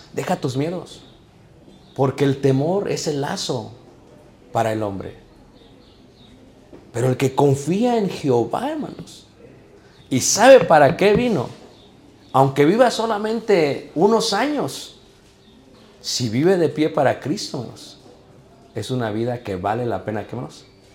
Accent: Mexico; Pues, yo digo, mexicano también, soy mexicano. Pero también americani. Pero mexicani.

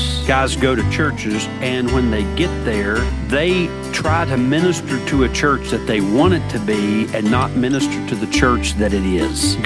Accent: Appalachia, United States; I have a PhD, and yet I am Appalachian to my core

